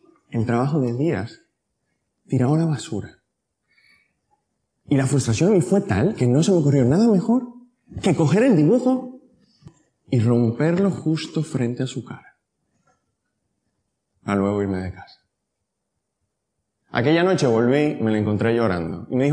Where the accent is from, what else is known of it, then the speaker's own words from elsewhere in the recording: Dominican Republic; Yo soy dominicano, país pobre donde no hay paro, no hay seguridad social, no hay jubilación. Y recuerdo que allí tener trabajo era algo de lo que alegrarse.